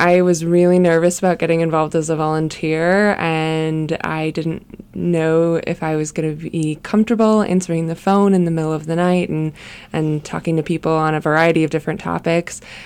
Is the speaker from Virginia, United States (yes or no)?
no; Wisconsin, United States; now in Kansas City, United States; So I was born and raised in Wisconsin and found my way to Kansas City about 18 years ago.